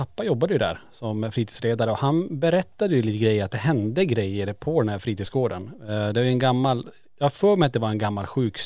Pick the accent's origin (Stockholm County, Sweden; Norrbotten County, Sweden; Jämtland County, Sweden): Norrbotten County, Sweden; Kiruna; det var ju en central punkt i Kiruna, en som låg på Lombolområdet där vi är uppvuxna.